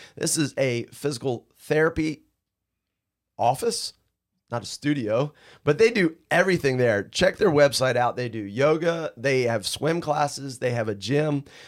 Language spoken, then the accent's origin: English; Ocean City, Maryland, United States; Now, so I grew up surfing in Ocean City, Maryland, Delaware area.